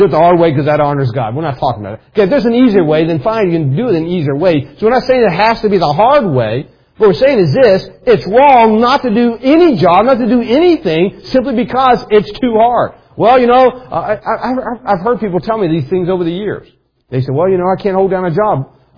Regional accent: United States; But I'm from America, I love America, I think America is the greatest country in the world.

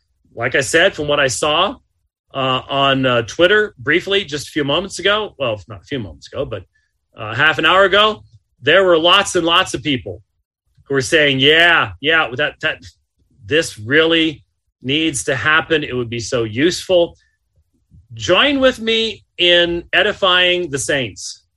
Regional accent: Arizona, United States; So, hey, look, I'm from Arizona. I don't see snow all that much

